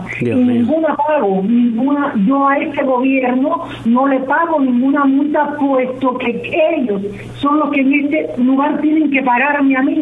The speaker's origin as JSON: {"language": "Spanish", "country": "Cuba", "said": "de nosotros como seres humanos, como cubanos"}